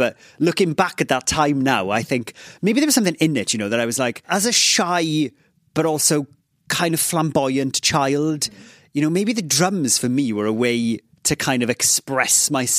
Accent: Ammanford, Wales, United Kingdom; I grew up in Ammanford, this place in southwest Wales, which is like an ex-mining town.

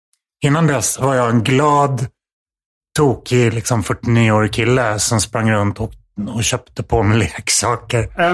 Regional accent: Stockholm, Stockholm County, Sweden; Jag är stockholmare som sagt, men numera gift med en Malmö-tjej.

